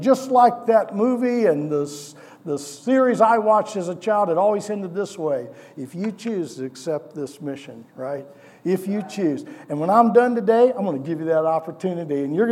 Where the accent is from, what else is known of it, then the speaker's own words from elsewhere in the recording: St. Louis, Missouri, United States; Like when I grew up in St. Louis, we had a gorilla.